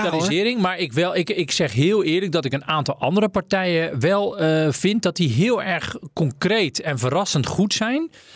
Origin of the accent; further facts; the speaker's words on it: Amersfoort, Utrecht, Netherlands; En ik als Amersfoorter weet dan hoe het echt is.